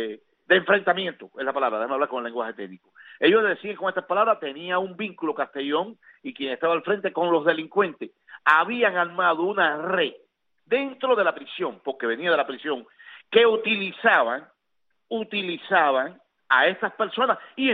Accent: Villa Clara, Cuba; más en el área de Santa Clara, porque soy es del área de donde soy de Las Villas

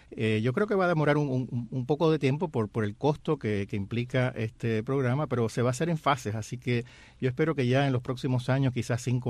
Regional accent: San Juan, Puerto Rico; Casa Cuba fue el lugar donde yo me crié, un club social en San Juan de Puerto Rico en los años 70 y 80, donde pasé mi infancia y mi adolescencia

